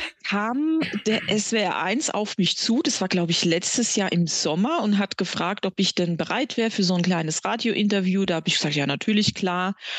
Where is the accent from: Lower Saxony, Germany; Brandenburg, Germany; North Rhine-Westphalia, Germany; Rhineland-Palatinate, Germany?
Rhineland-Palatinate, Germany; auch als Pfälzer Mädel da total frei und offen über Garten sprechen